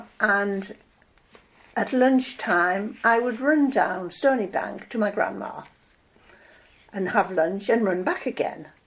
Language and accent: English; Yarm, North East England, United Kingdom; Well, I've lived in Egglescliffe for 16 years, but I was born in Yarm.